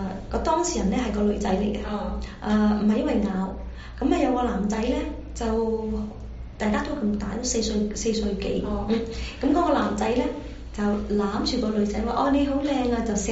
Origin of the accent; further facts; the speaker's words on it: China; 但係好多時我知道我哋中國人嗰種習慣咧，就要去興師問罪啊